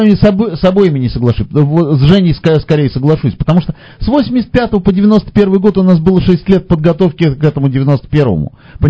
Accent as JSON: {"language": "Russian", "country": "Russia", "moved": "yes", "said": "слышу мой акцент, говорит таксист. Я говорю, я из России там приехал, хотя не важно, что 24 года."}